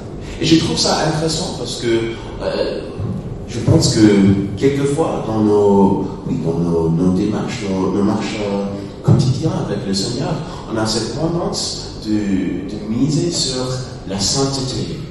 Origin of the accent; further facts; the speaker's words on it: United States; French is a second language; je suis américain, et puis en raison de mon français qui est parfois trébuchant